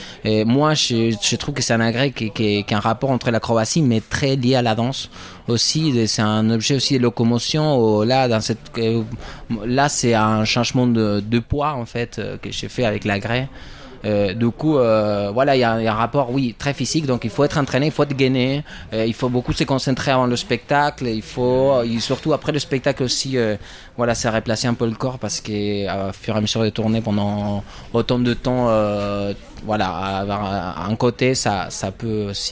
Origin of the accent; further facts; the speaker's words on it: Buenos Aires, Argentina; now in France; je viens d'Argentine, je viens de Buenos Aires, mais j'habite en France depuis déjà presque 10 ans